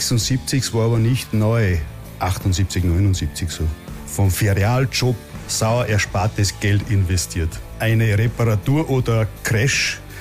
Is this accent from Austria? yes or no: yes; Salzburg, Austria; das erste Mal versuche mich dialektmäßig einigermaßen gewählt auszudrücken, als waschechter Österreicher, sodass ich einigermaßen verständlich bin.